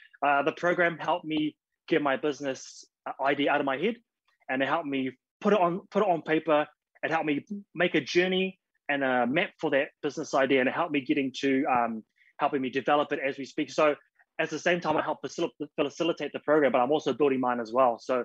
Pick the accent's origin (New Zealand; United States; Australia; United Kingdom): New Zealand; Auckland; I'm half Cook Island, half Niuean. I'm from Auckland.